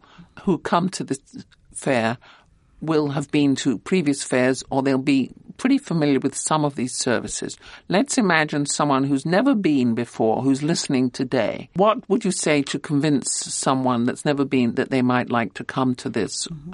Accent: London, United Kingdom; I grew up in London and I was used to riding as quite a small child, riding the bus to school and home

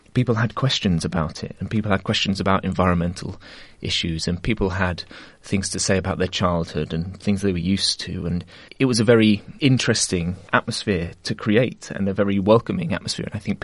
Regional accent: East of England, United Kingdom; I grew up in East Anglia in England

